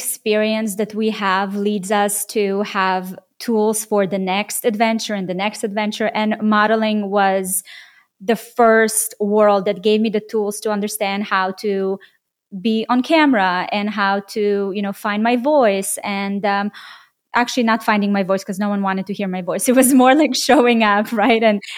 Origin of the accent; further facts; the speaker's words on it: Israel; So I grew up in Israel